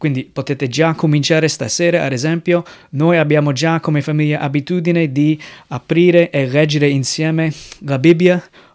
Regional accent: United States; Italian is a second language; moved away as an adult; now in Mestre, Italy; sono missionario con la Chiesa Evangelica, servendo il Signore qui in Italia dal 2007, vengo dagli Stati Uniti, senti che ho un accento strano

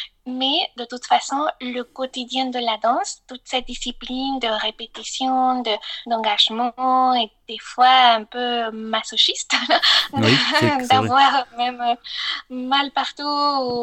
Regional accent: Mexico City, Mexico; la danse, c'était vraiment presque toute ma vie quand j'étais enfant et adolescente à Mexico.

